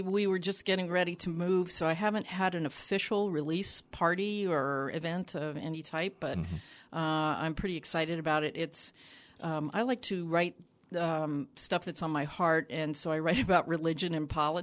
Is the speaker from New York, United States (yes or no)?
no; Virginia, United States; also born or lived in Lakewood, Ohio; I was born in Lakewood, Ohio, and then moved to Northern Virginia when I was about 5 and have lived there ever since.